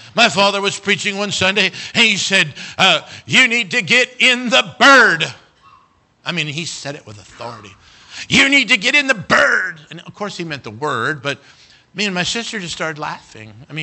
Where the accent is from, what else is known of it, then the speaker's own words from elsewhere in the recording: Wyoming, United States; Not from California. Missionary to California, all right? I'm from Wyoming.